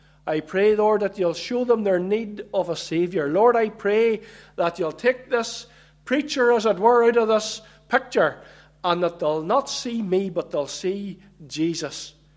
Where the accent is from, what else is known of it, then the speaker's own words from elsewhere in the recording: Cookstown, Northern Ireland, United Kingdom; Our brother said that I was from Macrafelt, and he is right, but I was just thinking on the way up this morning, I'm actually not from too far from here. I was brought up in Cookstown, so really only about half an hour, I think, across the road.